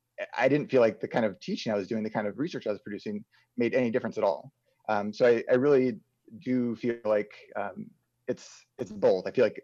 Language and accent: English; Minneapolis, Minnesota, United States; As you mentioned, I'm from Minneapolis. I grew up downtown Minneapolis, about 3 miles away from where George Floyd was killed.